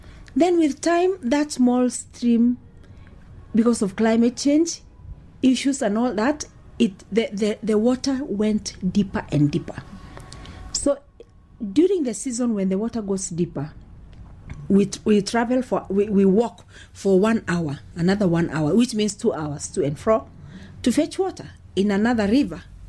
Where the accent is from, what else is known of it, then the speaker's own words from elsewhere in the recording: Baragoi, Samburu County, Kenya; English is a second language; now in Kajiado, Kenya; I'm originally from Samburu County, from a place called Baragoi. And then I got married. Now my home is in Kajiado because that's where my husband comes from.